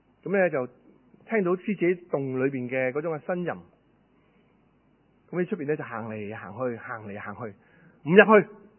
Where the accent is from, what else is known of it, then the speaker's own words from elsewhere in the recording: China; 當然啦，我中國人都唔會好陌生嘅